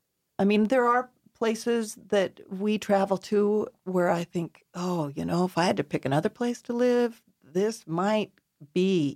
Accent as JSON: {"language": "English", "region": "Alaska", "country": "United States", "tie": "born or raised there", "said": "And I think growing up in Alaska, it's impressed upon you how unique and beautiful the place you come from is."}